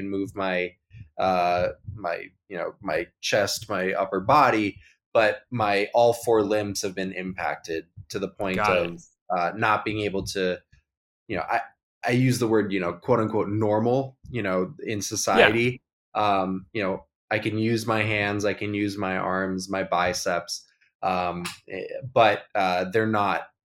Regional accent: Minneapolis, Minnesota, United States; So I grew up in Minneapolis, in Uptown area.

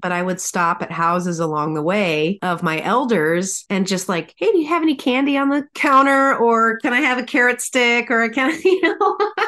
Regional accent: Norwalk, Iowa, United States; also born or lived in Los Angeles; now in Des Moines, United States; moving back to my hometown, Norwalk is where I grew up, and then Des Moines is the capital, is the main big city in Iowa.

